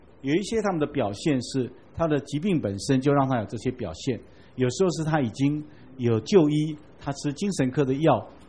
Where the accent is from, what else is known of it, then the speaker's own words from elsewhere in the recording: Taiwan; 我们台湾人以前一贯称这样的人叫做孝诶